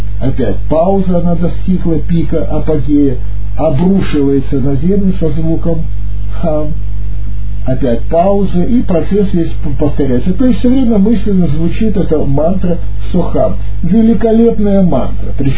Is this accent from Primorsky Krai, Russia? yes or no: yes; Vladivostok, Primorsky Krai, Russia; born there; Я, поскольку я родился на море во Владивостоке, знаю, попадал часто в шторм